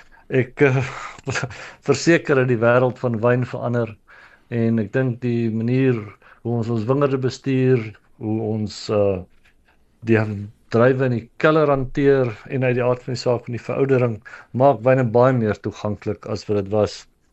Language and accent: Afrikaans; Stellenbosch, Western Cape, South Africa; toe ek nou groot geword het op Stellenbosch in die 70s en 80s